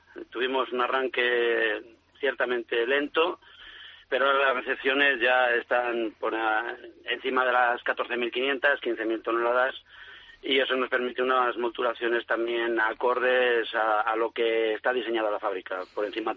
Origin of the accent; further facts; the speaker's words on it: Íscar, Castile and León, Spain; Estoy concretamente en mi pueblo, en Iscar